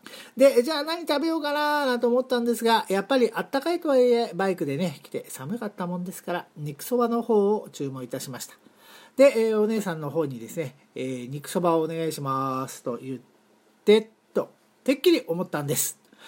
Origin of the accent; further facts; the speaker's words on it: Tokyo, Japan; 埼玉生まれの母親を持つ東京育ちの私にとっては